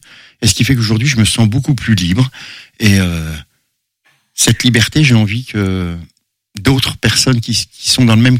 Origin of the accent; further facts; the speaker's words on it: Verdun, Grand Est, France; now in Angers, France; Oui, Verdunoise exactement.